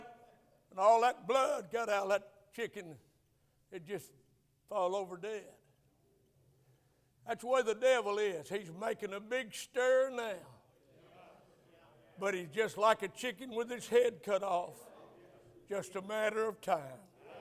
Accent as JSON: {"language": "English", "region": "Alabama", "country": "United States", "tie": "born or raised there", "said": "I was raised in Northeast Alabama. All the preachers in that area where I was raised were all millennialists."}